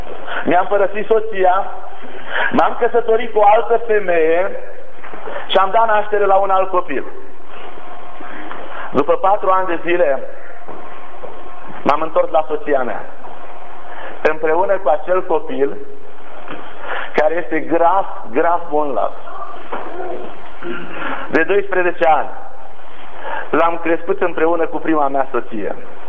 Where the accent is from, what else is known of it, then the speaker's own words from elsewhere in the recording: Dolj, Romania; now in Hunedoara, Romania; Eu sunt de la Unedoara. Dar nu m-am născut la Unedoara. M-am născut undeva în partea de sud a țării, în Oltenia, la vreo 17 km sud de Filiaș. Într-o familie de oameni săraci.